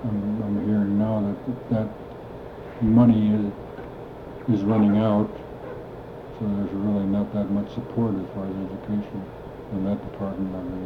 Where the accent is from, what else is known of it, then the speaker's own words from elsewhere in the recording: Metlakatla, Alaska, United States; And since I come from Metlakatla, that was created more complications because that's a reservation, see?